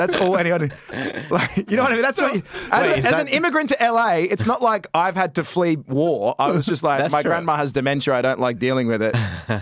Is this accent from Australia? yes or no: yes; Australia; moved away as an adult; I come from Australia and I didn't like it there and I left.